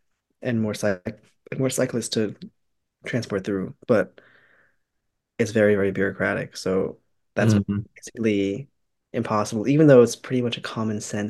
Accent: New Jersey, United States; Well, I grew up in New Jersey. I went to NYU for undergrad, and I'm still here for grad school.

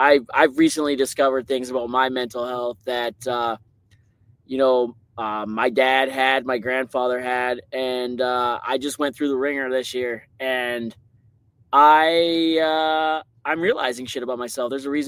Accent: Ontario, Canada; And we're from Ontario originally. And we went up north there it's not really north, but I'm from the deep south of Ontario.

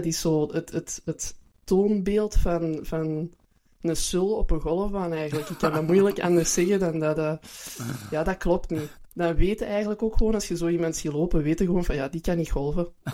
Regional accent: Belgium; ook voor ons als Belgen.

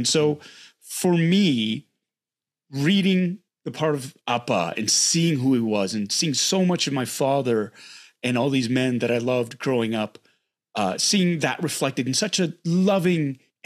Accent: Canada; I can't escape that. I'm Korean Canadian. That's who my parents are. That's my heritage.

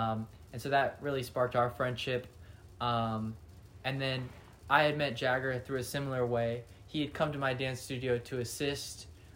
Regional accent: Temecula, California, United States; I grew up in Temecula

